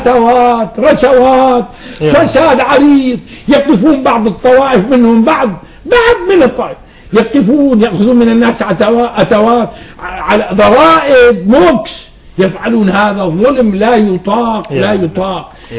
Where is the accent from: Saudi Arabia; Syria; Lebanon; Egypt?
Syria; يعني قد الناس تظن أن عندنا في سوريا